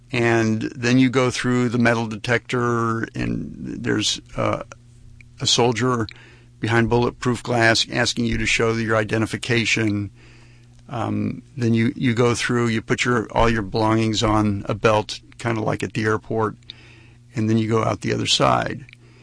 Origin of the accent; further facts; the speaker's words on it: United States; And I, as an American, the soldier blocked the road